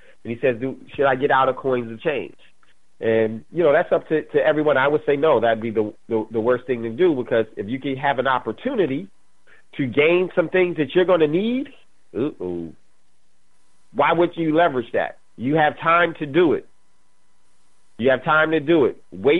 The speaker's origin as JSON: {"language": "English", "region": "New Jersey", "country": "United States", "tie": "born or raised there", "said": "because I grew up in Jersey, just outside of New York."}